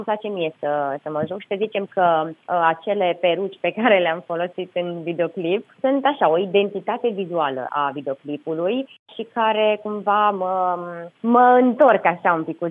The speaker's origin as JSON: {"language": "Romanian", "region": "Transylvania", "country": "Romania", "said": "Chiar dacă e Moldova, eu sunt ardeleancă"}